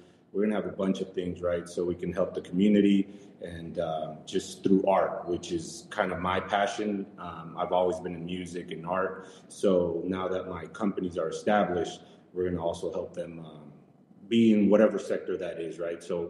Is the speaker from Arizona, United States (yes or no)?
yes; San Luis, Arizona, United States; also born or lived in Yuma, United States; I was born and raised in Arizona. I was born in Yuma, Arizona, and grew up in the small border town of San Luis, Arizona.